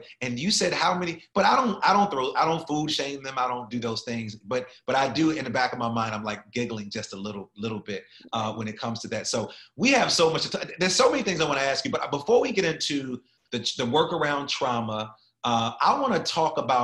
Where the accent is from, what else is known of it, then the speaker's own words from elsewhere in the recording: Chicago, Illinois, United States; also born or lived in Minneapolis; we both are from the Midwest. Shout out to the Midwest. I'm from Chicago, Minneapolis.